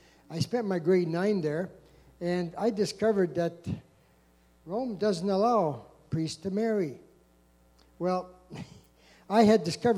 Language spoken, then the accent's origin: English; Ontario, Canada; born there; I was born in Ontario to a very close and loving family. I attended church every Sunday, became an altar boy, very young.